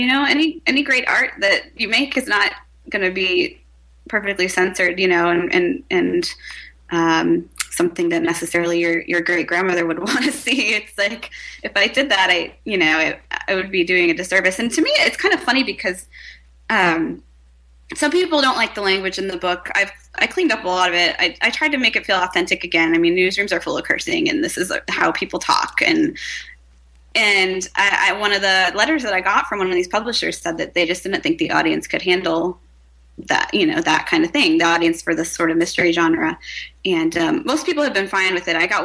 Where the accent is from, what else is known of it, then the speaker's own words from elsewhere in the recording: Lorain, Ohio, United States; I'm from Lorain, Ohio, pierogi land of the world.